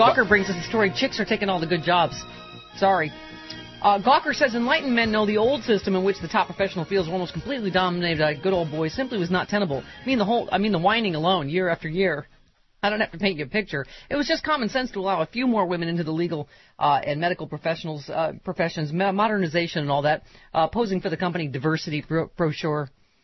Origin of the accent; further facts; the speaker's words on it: Lockport, New York, United States; Also, I'm a Polak from Lackport.